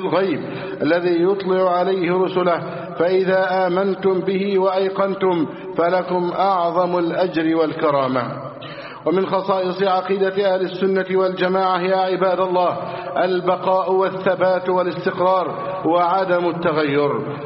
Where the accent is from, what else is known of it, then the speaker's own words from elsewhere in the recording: Egypt; اللهم احفظ بلدنا مصر أمنا أمانا، سخاء رخاء